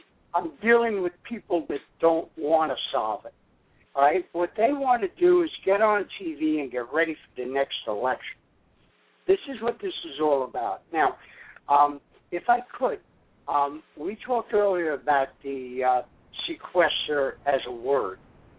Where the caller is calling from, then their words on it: Albany, New York, United States; Yeah, this is … in Albany, New York. We're close.